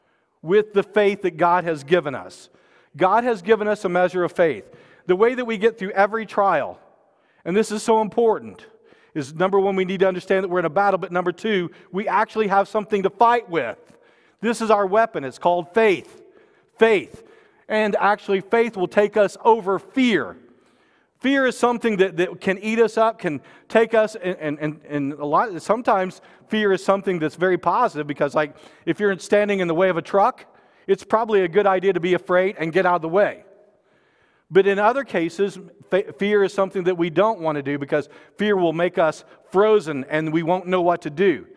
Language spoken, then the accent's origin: English; Arkansas, United States; And honestly, I'm from Arkansas originally